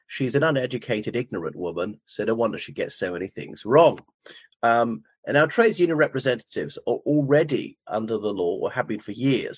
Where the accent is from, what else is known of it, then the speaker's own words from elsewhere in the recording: Ireland; from Ireland.